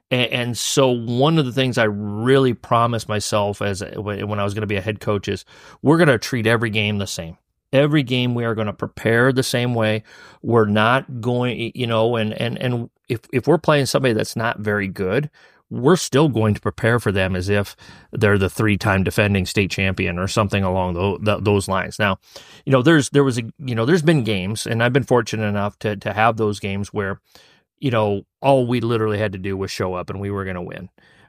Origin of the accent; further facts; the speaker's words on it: Sheldon, Iowa, United States; just like I did growing up in Sheldon, Iowa.